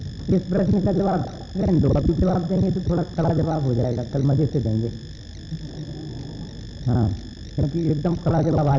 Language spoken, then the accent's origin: Hindi; Jaipur, Rajasthan, India; हमने जरा ही सा ये कहा कि हम जयपुर से आए हैं